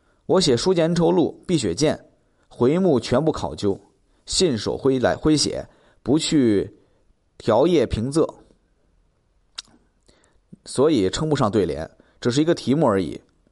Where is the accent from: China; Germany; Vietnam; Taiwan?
China; Hangzhou, Zhejiang; 因为我是杭州人